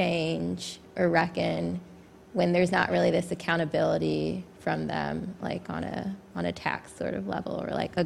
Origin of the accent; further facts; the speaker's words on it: Chicago, Illinois, United States; I'm from Chicago, and I'm in a local economic development master's here.